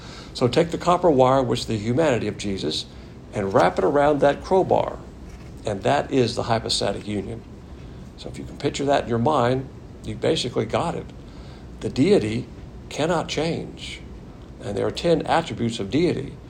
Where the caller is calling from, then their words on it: Texas, United States; I say truck because we're zooming here from Texas. Most of us have trucks